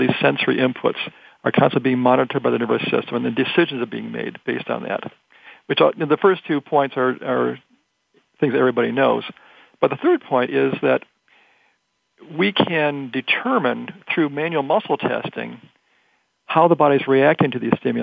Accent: Detroit, Michigan, United States; I'm from Detroit originally, and there's a lot of doctors in Detroit

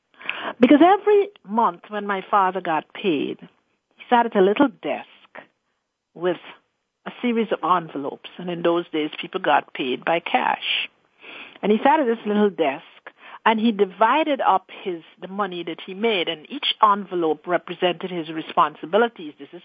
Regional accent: Guyana; born there; I was born in Guyana, South America

